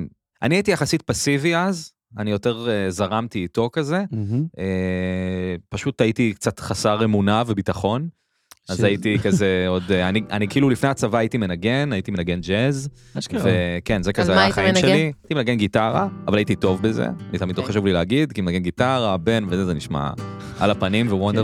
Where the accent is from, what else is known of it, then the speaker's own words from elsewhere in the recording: Ra'anana, Central District, Israel; now in Tel Aviv, Israel; אז אני מרעננה, אבל אני גר כמעט 10 שנים בתל אביב, עם הפסקה של שנה בירושלים.